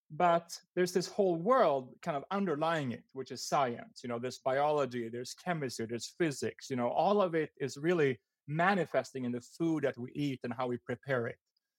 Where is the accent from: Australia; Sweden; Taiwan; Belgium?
Sweden; moved away as an adult; now in United States; So I grew up in Sweden, and I kind of originally came to the U.S. when I was just at turn 18 to work in restaurants